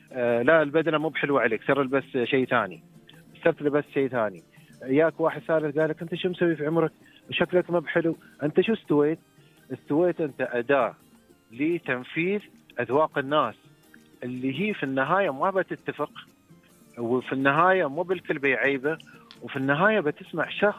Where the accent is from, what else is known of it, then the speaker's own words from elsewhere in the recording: United Arab Emirates; هم وين عرفني أن أنا من الإمارات؟ من زي الوطني، من بعض العادات والتقاليد والممارسات اللي أنا أقوم فيها